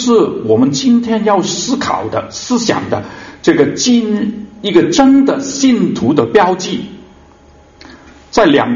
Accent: Hong Kong; 香港，我是来自香港，香港发生了一个很大很大的一个的，我们叫社会事件

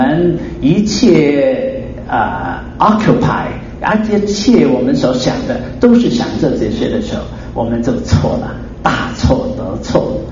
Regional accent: China; 我们中国人都很聪明的哈

